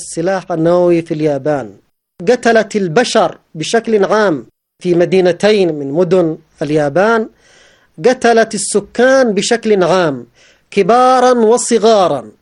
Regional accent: Yemen

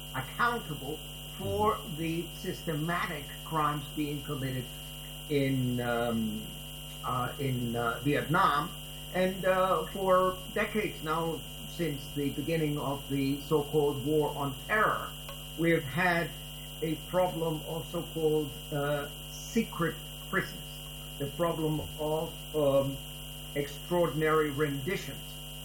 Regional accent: United States; As an American, I can say, not in my name.

